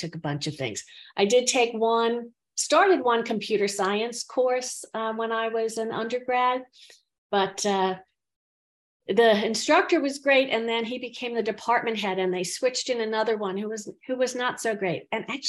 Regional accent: Long Island, New York, United States; also born or lived in Bronx; So I was born in the Bronx and grew up on Long Island. Went to public schools there.

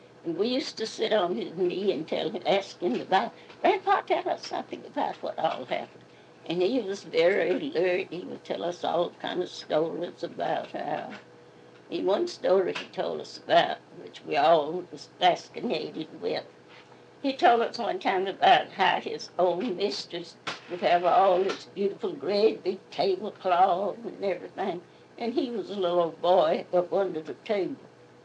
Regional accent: Oakwood, South Carolina, United States; also born or lived in Seneca, South Carolina; I was born in Oconee County in Seneca, South Carolina, and at an early age, my parents moved to Oakwood Community.

